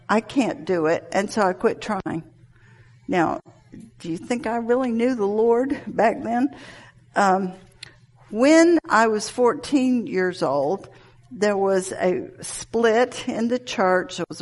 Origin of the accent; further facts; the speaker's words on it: Atlanta, Georgia, United States; born there; I was born in Atlanta. You probably can tell by my accent.